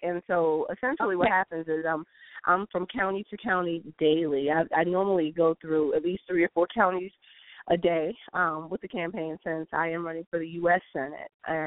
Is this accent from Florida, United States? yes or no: no; Cincinnati, Ohio, United States; also born or lived in New York City; Although I was born and raised in Cincinnati, I lived outside of Ohio for 9 years in New York City.